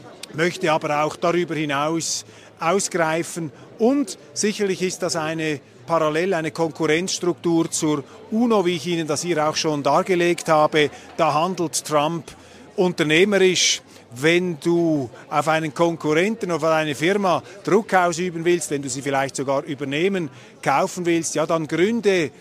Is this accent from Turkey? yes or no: no; Switzerland; Für mich ausschlaggebend als Schweizer ist die Nobelpreisrede